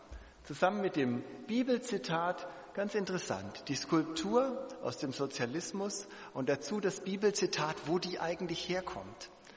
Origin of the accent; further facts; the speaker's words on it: West Germany, Germany; ich bin im Westen aufgewachsen